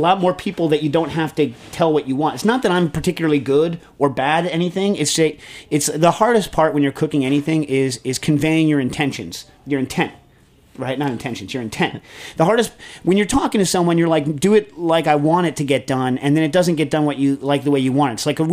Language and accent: English; New York, United States; I grew up around New York loving the hell out of them.